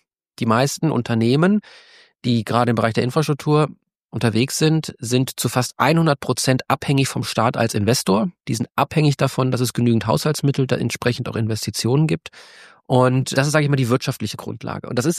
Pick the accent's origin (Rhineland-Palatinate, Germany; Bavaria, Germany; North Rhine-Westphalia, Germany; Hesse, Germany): North Rhine-Westphalia, Germany; Bonn; ich komme aus Bonn